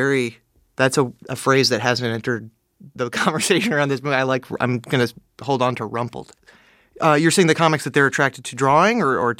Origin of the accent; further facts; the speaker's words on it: New York, United States; only by virtue of growing up in New York. I didn't grow up in Los Angeles.